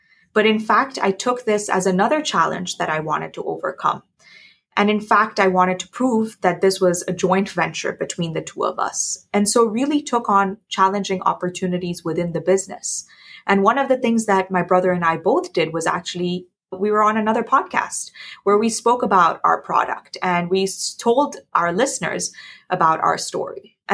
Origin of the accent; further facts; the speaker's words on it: Curaçao; when I was growing up in Curaçao, I had this label of being that Hindu kid.